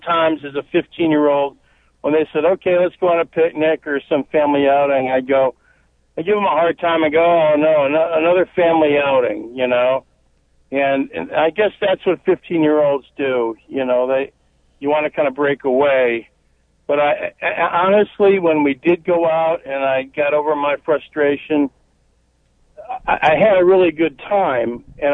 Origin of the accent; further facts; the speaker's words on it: Buffalo, New York, United States; also born or lived in Florida / Virginia; I'm from Buffalo. I lived in Florida and Virginia for 30 years. So I just moved back here, so I'm getting ready for the snow.